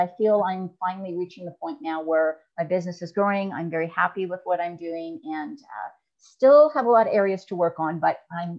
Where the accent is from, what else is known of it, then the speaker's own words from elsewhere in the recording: Canada; moved away as an adult; now in United States; I am originally from Canada, so I started my business up there, then moved down here to Texas